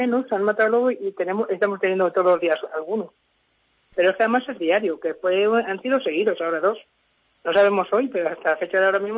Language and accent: Spanish; Arcillo, Castile and León, Spain; hay en mi pueblo, en Arcillo, entre Arcillo y Abelón hay un monte muy cerrado, que es Monte de Abelón